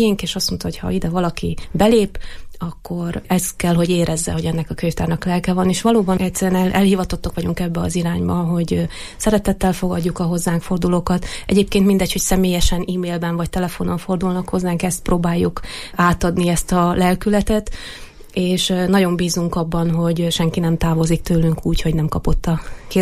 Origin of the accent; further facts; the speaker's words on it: Erdőtelek, Heves, Hungary; Édesapám erdőtelekközségnek volt a vezetője 17 évig, én onnan származom.